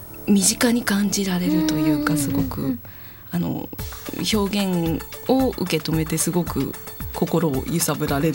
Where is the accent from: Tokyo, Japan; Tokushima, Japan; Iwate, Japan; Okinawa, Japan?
Iwate, Japan; 宮沢賢治さんで有名な花巻の間っ子ぐらいのところなんですけど、結構岩手ってあの鬼にまつわるお話が多くって、あの地名だったり言い伝えだったりが多いんですけど、うちの地元のところにですね、あの人壁丸の伝説っていうものがあって、